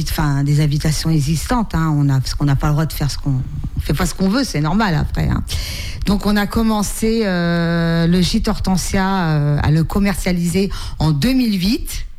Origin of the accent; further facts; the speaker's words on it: Nantes, Pays de la Loire, France; mon papa était de Fort-Saint-Père, donc moi j'étais nantaise, je suis nantaise.